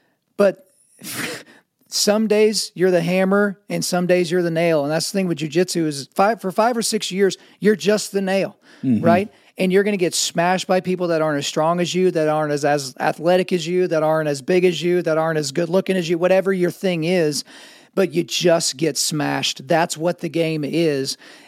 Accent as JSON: {"language": "English", "region": "Oklahoma", "country": "United States", "tie": "born there", "said": "But since I was born in Oklahoma, I feel like I fall into the country music theology mindset."}